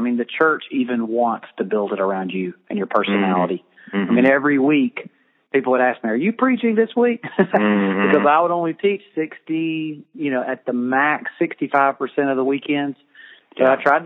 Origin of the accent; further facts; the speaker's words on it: Birmingham, Alabama, United States; No, I grew up in Birmingham, and I wanted to leave the Bible Belt to plant a church, and God just wouldn't let me. We ended up in north of Atlanta in 1999 and plant a church.